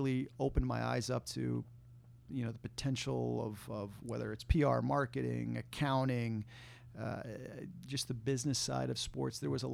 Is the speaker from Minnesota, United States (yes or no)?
yes; Lakeville, Minnesota, United States; Yeah, you know, homegrown right here in the state of Minnesota, and it was, you know, a great place to grow up.